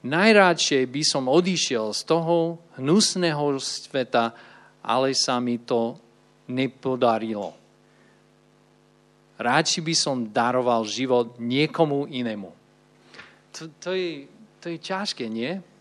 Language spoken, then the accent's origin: Slovak; Texas, United States; Slovak is a second language; now in Trenčín, Slovakia; som prišiel sem z Texasu.